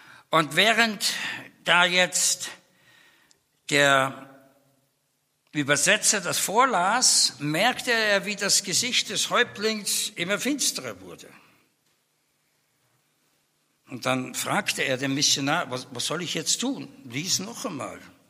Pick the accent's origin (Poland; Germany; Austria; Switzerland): Austria; Vienna; nicht vom Taufstand, da war ich evangelisch, aber vom Erziehungswesen her aus dem Katholizismus in Wien, ja, aufgewachsen im Kindergarten, katholisch